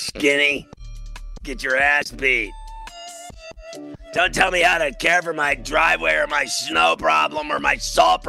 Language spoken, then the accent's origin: English; Chicago, Illinois, United States; also born or lived in Pittsburgh; And then I grew up in Chicago and Pittsburgh, which are two of the crappiest cities in North America for weather.